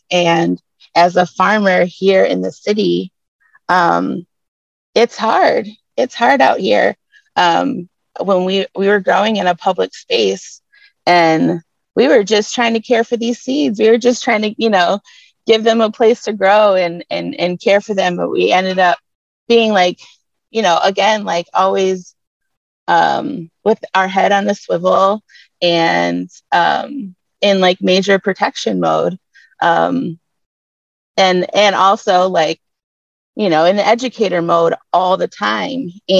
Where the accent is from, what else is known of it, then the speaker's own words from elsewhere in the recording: Detroit, Michigan, United States; I was born and raised right in Detroit, and there's so much I could say.